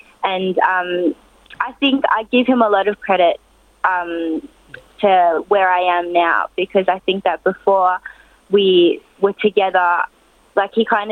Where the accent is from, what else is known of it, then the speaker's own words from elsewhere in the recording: Australia; And growing up in Australia, like, we had Australian friends, family friends.